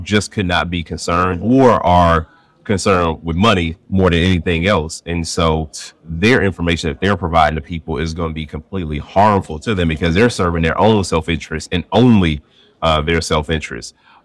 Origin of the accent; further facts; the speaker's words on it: Milwaukee, Wisconsin, United States; Like I'm a product of the city. I was born in Milwaukee.